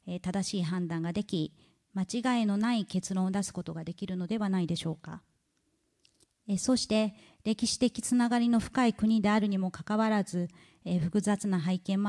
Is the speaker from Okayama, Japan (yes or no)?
yes; Okayama, Japan; 私もこの岡山で生まれ育ち、この会社に入りましたのも何かの縁と思っております